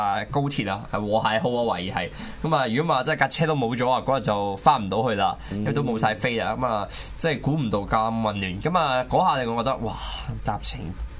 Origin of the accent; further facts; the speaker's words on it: Fujian, China; 但是我是福建人來的